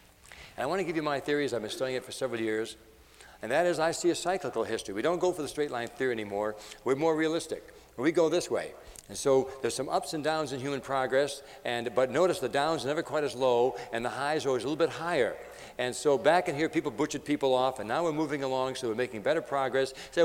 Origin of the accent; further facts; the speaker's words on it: Pawtucket, Rhode Island, United States; the first cotton mill in America was built in Pawtucket, Rhode Island, my hometown.